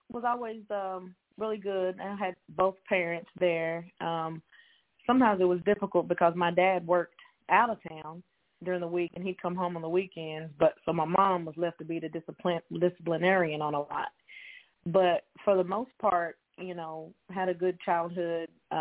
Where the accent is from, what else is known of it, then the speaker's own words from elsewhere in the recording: Alcoa, Tennessee, United States; I am from a small town in Tennessee called Alcoa. Alcoa, Tennessee, and it's about 20 minutes from Knoxville, Tennessee.